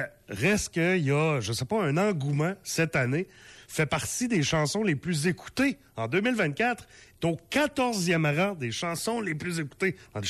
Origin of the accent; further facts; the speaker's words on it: New Brunswick, Canada; parce que moi j'étais du Nouveau-Brunswick